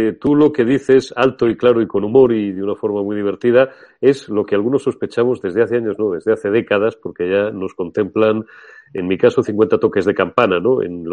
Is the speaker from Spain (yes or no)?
yes; Spain; las gentes que somos del Ebro para abajo